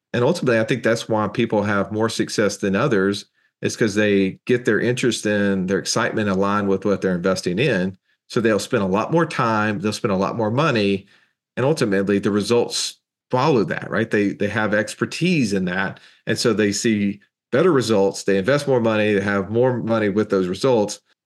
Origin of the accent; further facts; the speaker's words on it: Alabama, United States; so even though we're rednecks from Alabama, we know zero about cattle